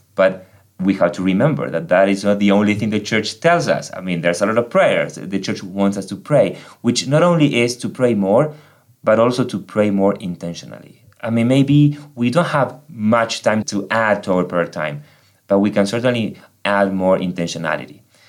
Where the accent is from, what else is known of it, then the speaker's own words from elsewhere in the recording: Argentina; English is a second language; moved away as an adult; now in United States; Everyone knows that I'm from Argentina. You can hear that, right? So anyway, so I'm from Argentina. I came to the States almost 13 years ago.